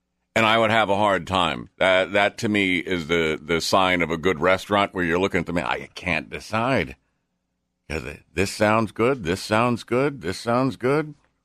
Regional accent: Daytona Beach, Florida, United States; Growing up at the time that I grew up in Daytona, right around 74. I was born in 66 and I was there until 76.

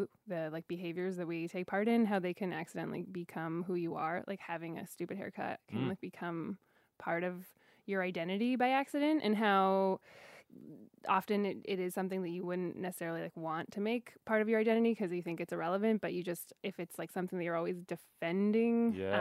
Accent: Canada; I'm from Canada, yeah.

